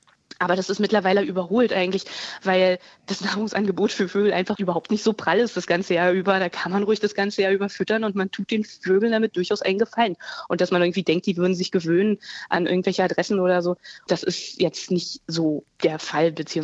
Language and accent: German; Berlin, Germany; als Berlinerin kenne ich das natürlich auch nicht.